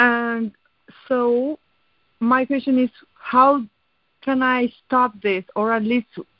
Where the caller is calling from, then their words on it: Spain; English is a second language; I call from Spain.